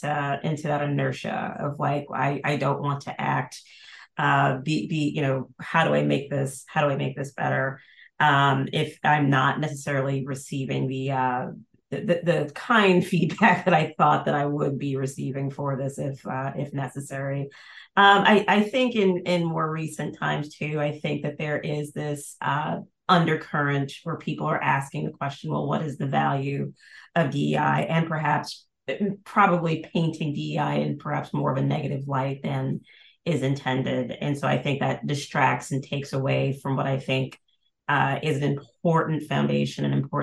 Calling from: New York City, New York, United States; I am joining everyone from Stuyvesant Town in New York City.

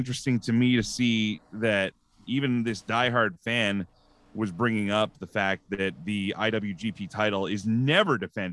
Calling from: Edmonton, Alberta, Canada; In Edmonton, Alberta.

